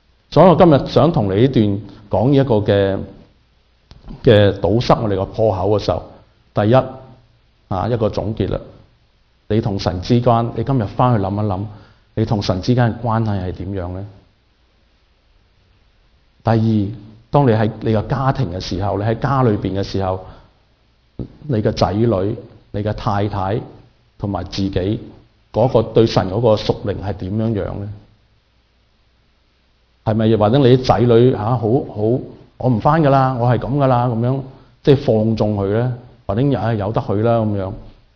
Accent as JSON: {"language": "Cantonese", "country": "China", "said": "即係好似我中國人所講嘅要問米咧"}